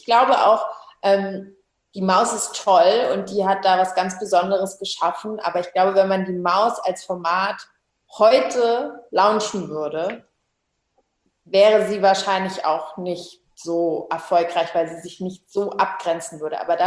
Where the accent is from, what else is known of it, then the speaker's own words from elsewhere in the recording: Brazil; now in Germany; ich bin ja auch in Brasilien aufgewachsen, als Teenagerin